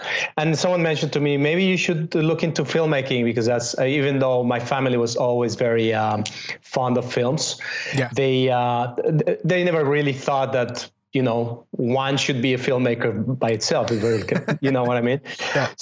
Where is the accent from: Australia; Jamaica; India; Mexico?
Mexico; Mexico City; also born or lived in Spain / London / Los Angeles; now in New York, United States; I grew up in Mexico City.